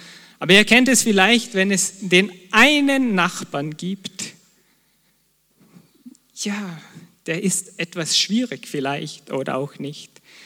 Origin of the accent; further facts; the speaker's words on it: Vorarlberg, Austria; Ich meine, Gott ist sich doch im Klaren, dass er mich als Vorarlberger geschaffen hat.